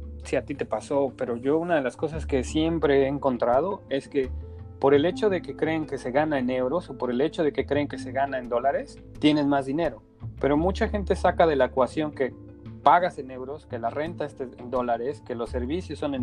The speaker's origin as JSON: {"language": "Spanish", "country": "Mexico", "said": "como si yo porque soy mexicano acá gano en dólares"}